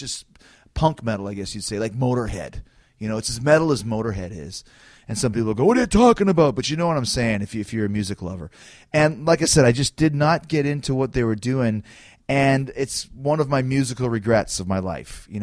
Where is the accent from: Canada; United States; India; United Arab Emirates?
Canada; I'm from Canada, so I say